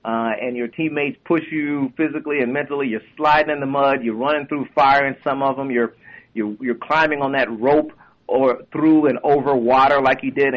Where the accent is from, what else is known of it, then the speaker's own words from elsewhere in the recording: Oklahoma, United States; I have met Blake Griffin again growing up in Oklahoma and being an OU fan.